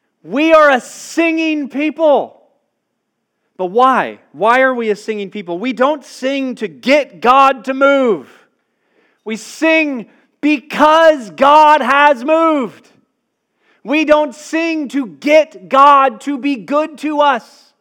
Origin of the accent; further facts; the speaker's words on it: Atlanta, Georgia, United States; I remember growing up in Atlanta, there was an oldies station